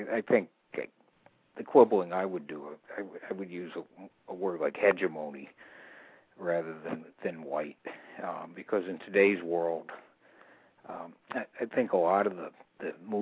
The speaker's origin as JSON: {"language": "English", "country": "Ireland", "said": "Oh, yeah. Yeah, Irish. Although, being Irish, there's a book titled How the Irish Became White"}